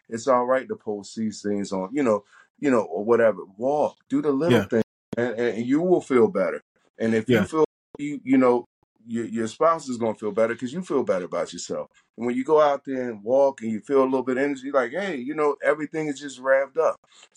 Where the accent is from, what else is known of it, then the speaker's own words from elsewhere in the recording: the South, United States; now in Washington DC area, United States; You know, I'm from the South, so everything is chicken. Living up in the DMV, chicken wings, mumble sauce.